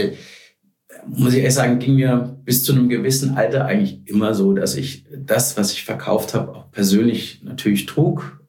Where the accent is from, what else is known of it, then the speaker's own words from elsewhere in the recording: Frankfurt, Hesse, Germany; Bin halber Holländer, habe lange am Strand gelebt. Aber zu Hause war immer Frankfurt.